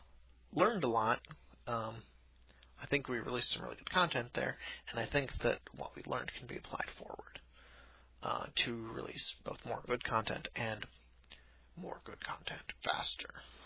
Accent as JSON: {"language": "English", "region": "Wisconsin", "country": "United States", "said": "I'm from Wisconsin, which is sort of baby Russia, not in the sense that everyone from Russia moved there, but in the sense that it's sort of Russia for babies. So it's still pretty hardcore and pretty cold"}